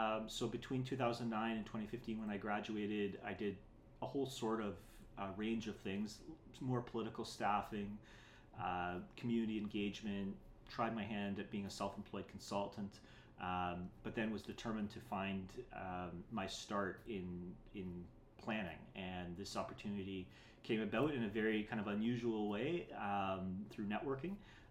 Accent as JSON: {"language": "English", "town": "Brampton", "region": "Ontario", "country": "Canada", "tie": "born or raised there", "said": "it was definitely those early influences from my parents, from growing up in Brampton, that I really attribute to the decision to do planning."}